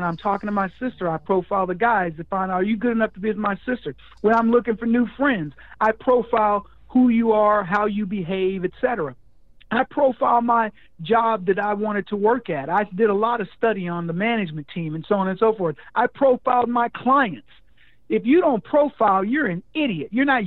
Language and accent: English; the South, United States; Look, I grew up as a kid in the 60s. I grew up in the South.